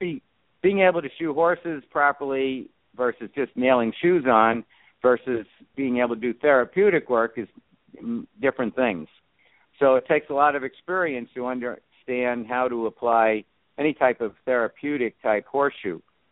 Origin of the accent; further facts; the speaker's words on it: Bronx, New York, United States; Me, myself? I'm originally, actually, believe it or not, I'm from the Bronx, New York.